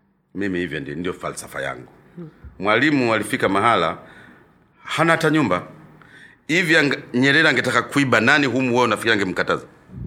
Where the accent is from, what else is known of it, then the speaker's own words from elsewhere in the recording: Kasulu, Kigoma, Tanzania; born there; also born or lived in Shinyanga; Kule Kasulu, mjini pale, ndipo nilipozaliwa mimi. Na wilaya hiyo ya Kasulu, mkoa wa Kigoma. Kwa hiyo baada ya masomo ya primary na secondary, Shinyanga